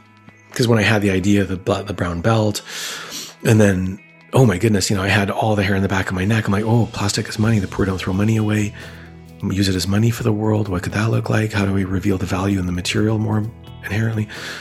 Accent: Vancouver, British Columbia, Canada; from Vancouver.

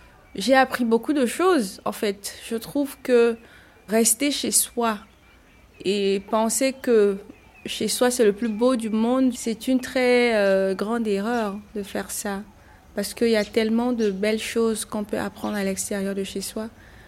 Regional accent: Chad; now in Senegal; je suis étudiante au Sénégal, donc je suis venue ici fin 2015. Je suis tchadienne.

